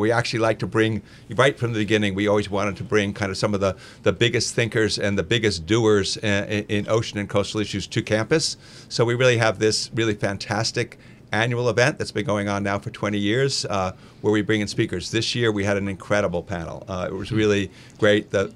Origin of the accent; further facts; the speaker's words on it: Englewood, New Jersey, United States; also born or lived in Washington, D.C.; I actually grew up in Englewood and had a place. My family had a place in Avon.